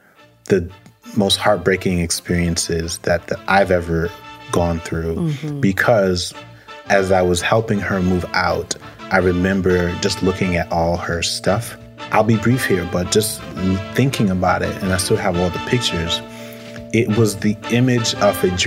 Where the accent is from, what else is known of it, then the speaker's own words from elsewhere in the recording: Brooklyn, New York, United States; Yeah, so I grew up in Brooklyn, New York City. This was in 1980s, 1990s Brooklyn. For the most part, I grew up in poverty. I was largely raised by a single mother. She's an immigrant from Jamaica.